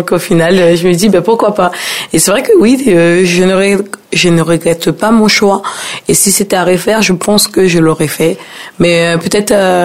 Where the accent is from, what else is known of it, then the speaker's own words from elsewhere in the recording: Haiti; now in France; Faut dire, je suis d'origine caribéenne, plus exactement, je suis haïtienne.